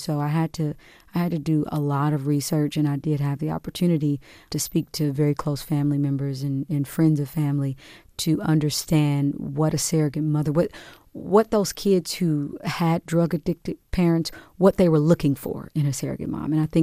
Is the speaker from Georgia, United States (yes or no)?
no; Kansas City, Kansas, United States; I grew up on 21st in Quindaro. My grandmother had a home there.